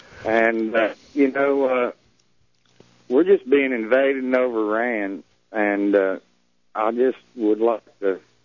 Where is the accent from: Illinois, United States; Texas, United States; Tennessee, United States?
Texas, United States; Irving; also born or lived in Oklahoma; I grew up in Irving. I'm 45 years old. Was born in Oklahoma, but I live here in Irving.